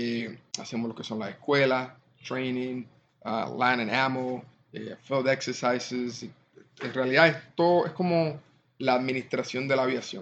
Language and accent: Spanish; Canóvanas, Puerto Rico; also born or lived in New Jersey; Pues yo nací en New Jersey. Y de hecho, maquito, mis papás me llevaron para Puerto Rico, allá me crié, en Canóvana, pueblo de Canóvana.